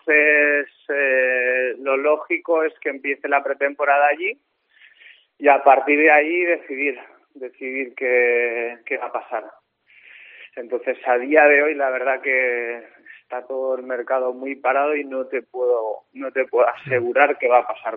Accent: Graus, Aragon, Spain; now in Barcelona, Spain; Yo soy de Graus, toda mi familia es grausina, pero yo vivo en Barcelona, sí.

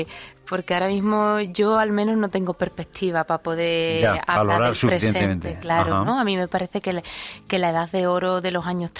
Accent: Huelva, Andalusia, Spain; Existe la manera de cantar en Huelva, que es mi tierra

